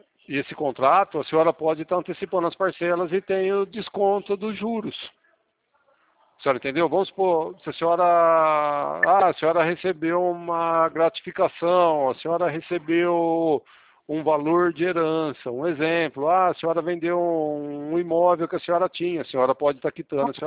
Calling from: Pirassununga, São Paulo, Brazil; Isso, nós somos de Pirassununga. Pirassununga aqui também tem

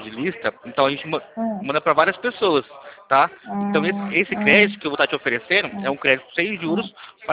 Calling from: Presidente Prudente, São Paulo, Brazil; Aqui somos de Presidente Prudente, tá?

